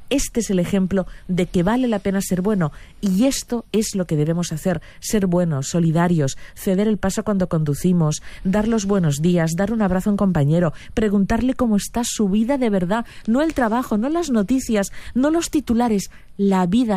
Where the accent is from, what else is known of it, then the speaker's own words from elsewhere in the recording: Ukraine; como madre e hijo y como ucranianos